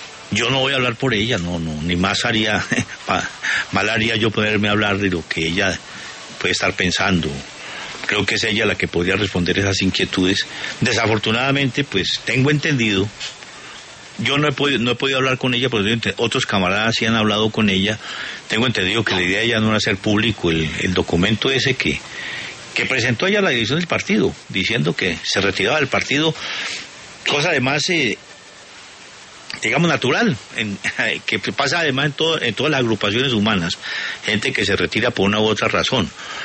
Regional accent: Colombia; Sentir que somos colombianos

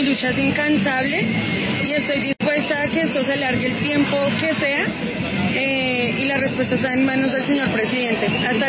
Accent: Bogotá, Colombia; Yo vengo de la localidad de Oz, en el sur de Bogotá.

